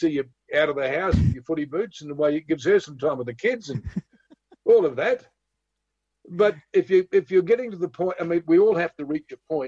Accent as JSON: {"language": "English", "country": "New Zealand", "lives_now": "Adelaide, Australia", "said": "Oh, I'm from New Zealand, I love playing rugby."}